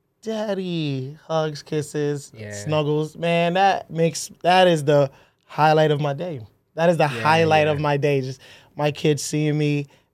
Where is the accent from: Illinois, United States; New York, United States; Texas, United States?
New York, United States; Brooklyn; now in Connecticut, United States; Born and raised in Brooklyn, New York. Then we migrated here to the lovely state of Connecticut, where I graduated high school